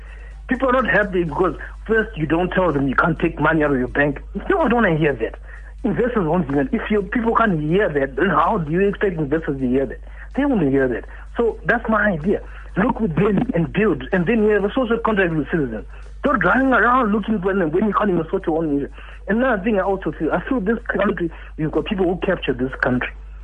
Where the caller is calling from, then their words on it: Nairobi, Kenya; I'm phoning from Eastleigh.